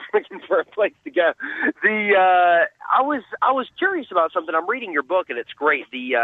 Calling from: the Carolinas, United States; I'm calling from Carolina.

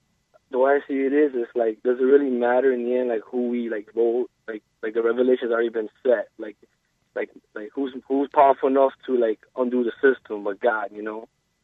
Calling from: Miami, Florida, United States; I'm calling from Miami.

